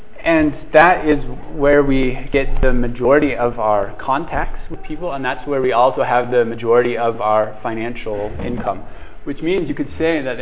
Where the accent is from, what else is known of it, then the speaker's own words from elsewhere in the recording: Germany; like every other German, that means that our contact is also almost exclusively with people who were born and raised in Germany and speak German.